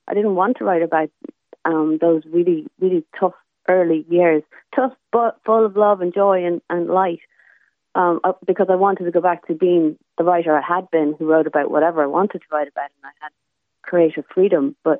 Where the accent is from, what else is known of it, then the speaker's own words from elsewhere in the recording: Ireland; And as an Irish person, Irish writers are reared on Joyce.